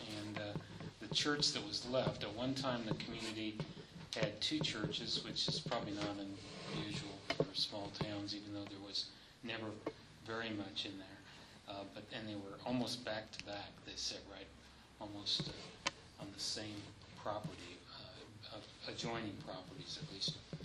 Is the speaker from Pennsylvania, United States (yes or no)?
no; Ottawa, Kansas, United States; also born or lived in Franklin, Kansas; Yeah, I grew up, I was born in Franklin, Kansas, and grew up in Ottawa, actually, and grew up in a little community called Peoria.